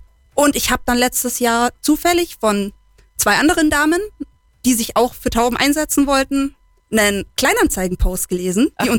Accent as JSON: {"language": "German", "town": "Kempten", "region": "Bavaria", "country": "Germany", "said": "Ich komme hier direkt aus Kempten."}